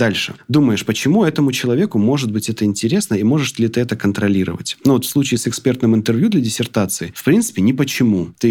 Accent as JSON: {"language": "Russian", "town": "Krasnodar", "region": "Krasnodar Krai", "country": "Russia", "said": "А я тоже из Краснодара."}